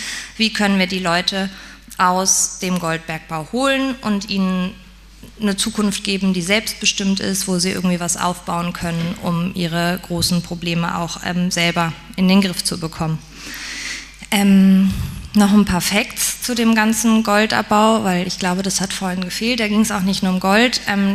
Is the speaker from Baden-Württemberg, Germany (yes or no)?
yes; Pforzheim, Baden-Württemberg, Germany; Ich bin in einer Schmuckfamilie groß geworden in Pforzheim